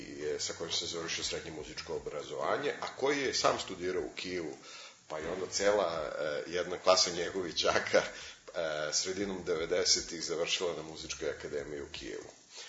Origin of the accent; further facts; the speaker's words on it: Kragujevac, Šumadija and Western Serbia, Serbia; rođen sam u Kragujevcu 75. godine, gde sam završio nižu muzičku školu i srednju muzičku školu